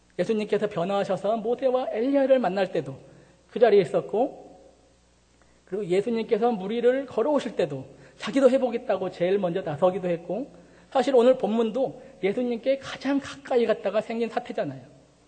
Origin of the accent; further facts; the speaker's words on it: Gochang, North Jeolla, South Korea; 제가 그 전라북도 고창이라는 곳에서 할머니 할아버지에게서 어릴 적 자랐어요.